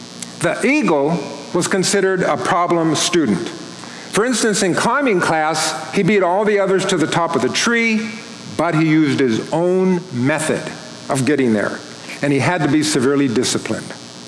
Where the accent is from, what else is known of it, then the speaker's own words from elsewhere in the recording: Palm Springs, California, United States; I grew up in Palm Springs, California